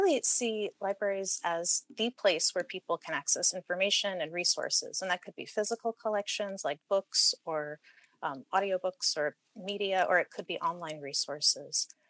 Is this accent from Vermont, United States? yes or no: yes; South Burlington, Vermont, United States; Well, I was born in Burlington and then I grew up in South Burlington.